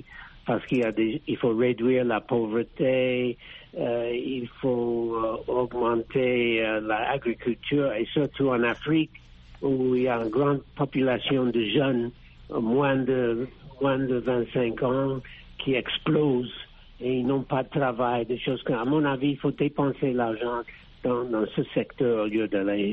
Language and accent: French; United States; French is a second language; Chez nous, aux États-Unis, il y a 35 000 personnes qui sont mortes tous les ans, accidents de voiture.